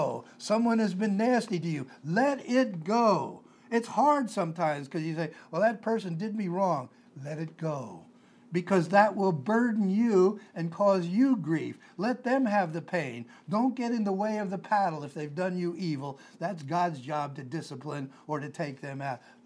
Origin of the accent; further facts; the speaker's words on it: Pennsylvania, United States; born there; also born or lived in California / New Mexico; now in Portland, United States; I was born in Pennsylvania, and then I went all around the country, ended up in California, and then ended up in New Mexico.